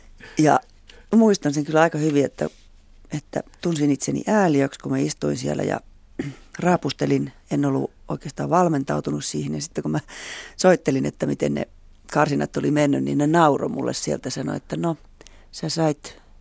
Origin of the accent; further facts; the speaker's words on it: Espoo, Uusimaa, Finland; kun mä oon kotoisin vaan Tapiolasta. Mutta itse asiassa Tapiola oli silloin pienenä paikkana aivan mahtava kasvupaikka pienelle keijukaistytölle